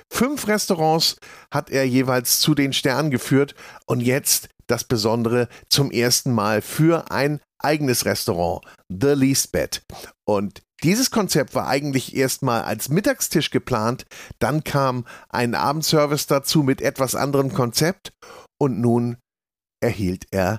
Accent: Hamburg, Germany; diese norddeutschen Noten, die ich als Hamburger kenne

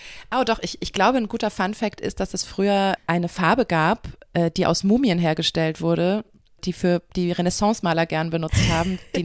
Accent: West Germany, Germany; bei Berlin denke ich dann eher so als Wessi total an die Currywurst

